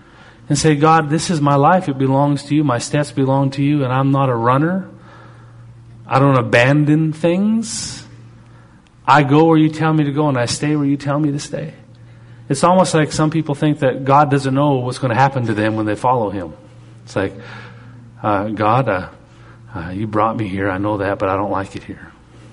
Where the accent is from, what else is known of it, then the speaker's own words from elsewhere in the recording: Canada; I'm Canadian